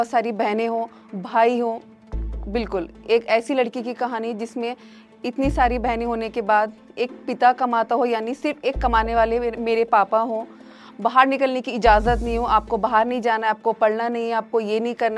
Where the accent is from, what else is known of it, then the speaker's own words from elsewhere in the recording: Sirsi, Uttar Pradesh, India; एक मुरादाबाद शहर से, जिसमें एक छोटा कस्बा है सिरसी में, वहाँ की रहने वाली हूँ।